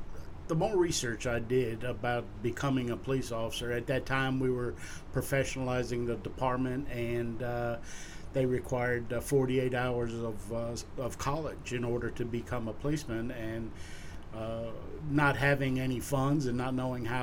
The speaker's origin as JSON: {"language": "English", "region": "New England", "country": "United States", "tie": "born or raised there", "said": "Well, I grew up in New England, and I was a child of a single mom."}